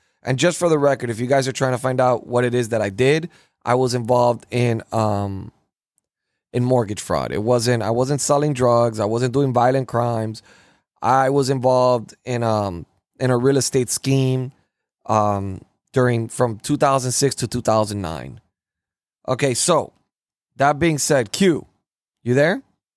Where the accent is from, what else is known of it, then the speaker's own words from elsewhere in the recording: United States; born there; I look at myself like I'm privileged because I was born in this country and I'm an American.